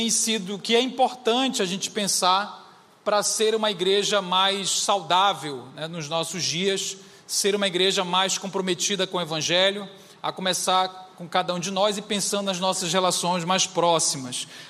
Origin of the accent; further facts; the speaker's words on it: Belém, Pará, Brazil; Eu tenho esse nome alemão, mas eu sou lá de Belém do Pará, não tem nada a ver essa cara de indígena que eu carrego, né? E sou casado há 19 anos, tenho uma filha de 17, um filho de 12